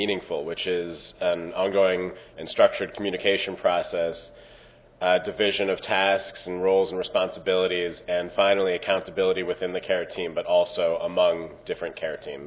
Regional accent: New York, United States; I am from New York. I work at a municipal hospital there called Metropolitan Hospital Center.

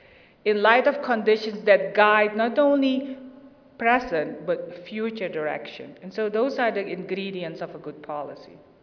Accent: Louisiana, United States; I come from Louisiana. A good Louisiana Bowdoin sausage is, you can't match that anywhere.

